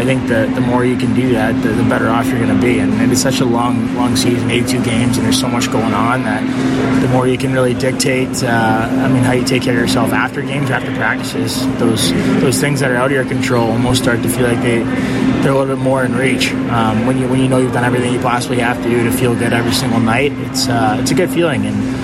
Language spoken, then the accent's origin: English; Winnipeg, Manitoba, Canada; born there; I was born in Winnipeg.